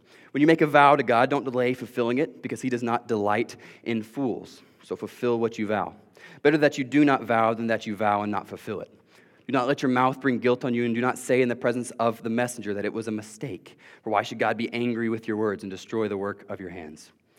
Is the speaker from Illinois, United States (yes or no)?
yes; Illinois, United States; When I was a kid, I grew up in Illinois, but most of our extended family lived in Georgia.